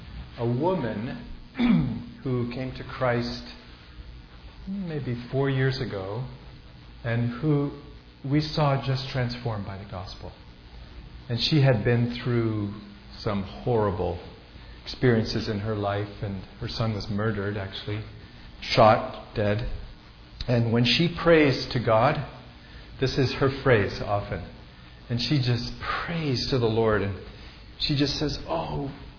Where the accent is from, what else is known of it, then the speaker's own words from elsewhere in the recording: Nigeria; I was born and raised in Nigeria, West Africa. My parents were missionaries there for 40 years.